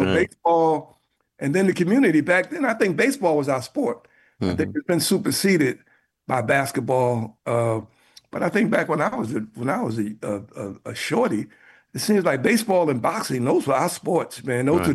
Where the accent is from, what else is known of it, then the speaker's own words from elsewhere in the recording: New York City, New York, United States; born there; And so baseball, and then I was born near the Polo Grounds.